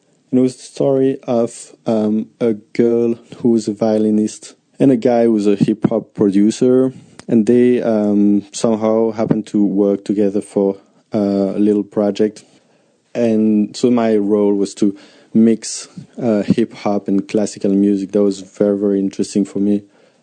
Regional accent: Belgium; 30 years old, I'm from Belgium.

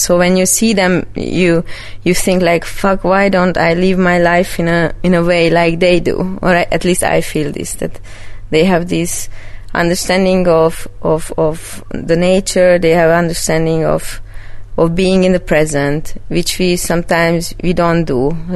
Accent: Budapest, Hungary; I am a big city girl. I'm coming from Budapest, and I had to learn how to heat a house

